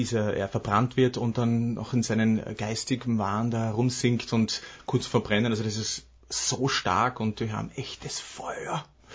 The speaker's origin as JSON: {"language": "German", "region": "Lower Austria", "country": "Austria", "said": "ich komme aus Niederösterreich"}